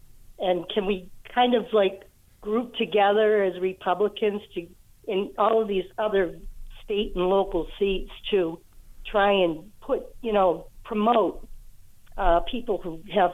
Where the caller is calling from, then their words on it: Worcester, Massachusetts, United States; I'm calling from District 2. I'm out here in the Worcester area.